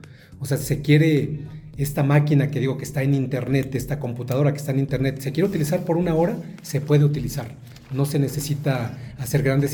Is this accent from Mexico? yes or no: yes; Mexico; yo soy mexicano, entonces conozco mucho más de implementaciones mexicanas